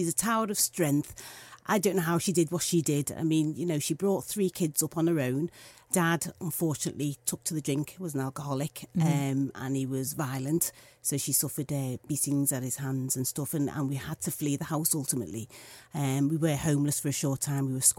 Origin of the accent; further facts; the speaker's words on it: Liverpool, North West England, United Kingdom; obviously I mentioned growing up in Toxteth and we were living in Toxteth and Toxteth riots happened.